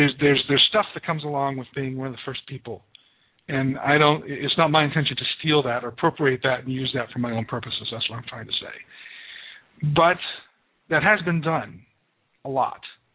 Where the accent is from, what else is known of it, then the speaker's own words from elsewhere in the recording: United States; born there; as far as I know, I was born in America, and that makes me a native of America, a Native American.